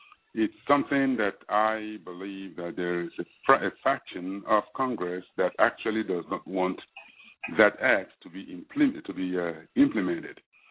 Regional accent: Nigeria; now in United States; Originally, I'm from Nigeria, which is a country in the west coast of Africa.

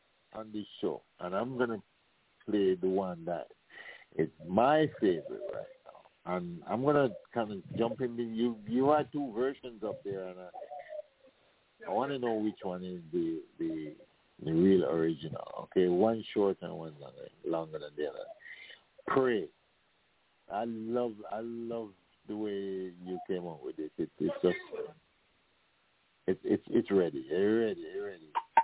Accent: Canada; also born or lived in Kingston, Jamaica; I am Jamaican, but I grew up, you know, in Canada.

